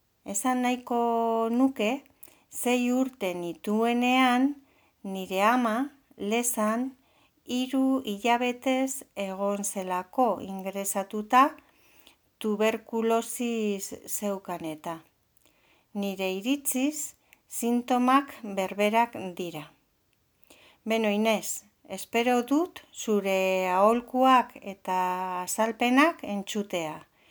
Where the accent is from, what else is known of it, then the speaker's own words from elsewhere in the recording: Vitoria-Gasteiz, Basque Country, Spain; Gasteiztarra naiz eta 46 urte ditut.